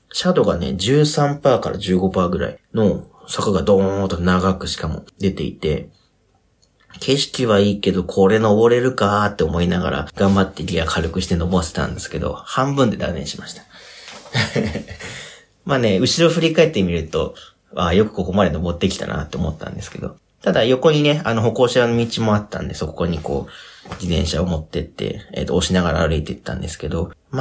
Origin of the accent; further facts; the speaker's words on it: Sagamihara, Kanagawa, Japan; これ僕相模原市出身なんですけども